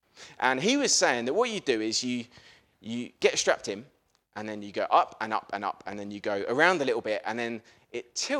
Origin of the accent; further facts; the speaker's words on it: England, United Kingdom; But because I'm English, maybe Welsh people wouldn't say this.